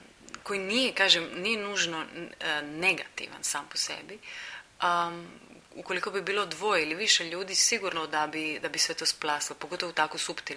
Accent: Split, Split-Dalmatia County, Croatia; koja je nastala u Splitu, znači u mom rodnom gradu, uz more.

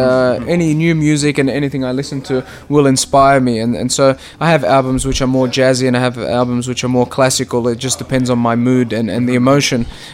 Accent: Australia; yeah, my Australian upbringing was great and probably gave me some more opportunities as well, rather than growing up in Egypt.

